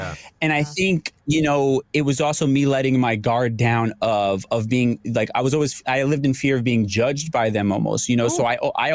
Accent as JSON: {"language": "English", "region": "New York", "country": "United States", "said": "I'm a New Yorker."}